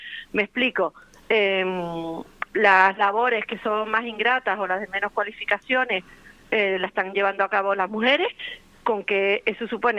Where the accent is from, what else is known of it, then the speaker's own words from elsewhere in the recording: Venezuela; born there; Yo nací en Venezuela y me encanta una arepa